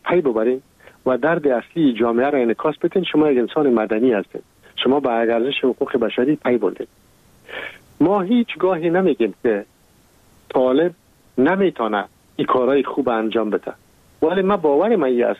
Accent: Afghanistan; moved away

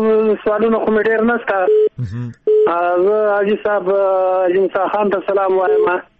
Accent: Gardez, Paktia, Afghanistan; زه د ګردیز د شیخانو یم په ګیرو کې مې کور ده.

